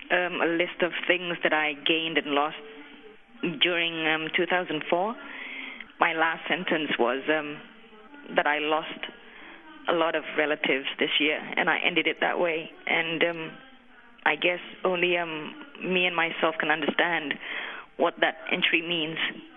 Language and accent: English; Indonesia; My sister is in Jakarta. I come from Indonesia.